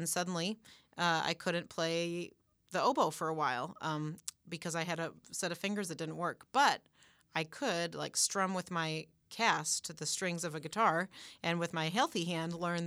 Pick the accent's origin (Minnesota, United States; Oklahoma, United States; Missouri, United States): Minnesota, United States; Like, I grew up in Minnesota, but I grew up visiting my family in Door County.